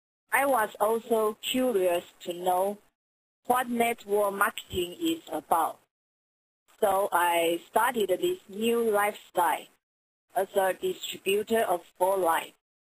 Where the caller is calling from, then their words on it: Taiwan; English is a second language; I am calling from Taiwan right now.